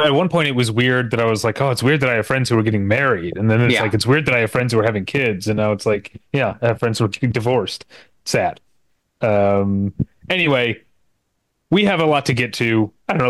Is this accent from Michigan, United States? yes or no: no; St. Louis, Missouri, United States; now in Los Angeles, United States; I'm from St. Louis originally, St. Louis, Missouri.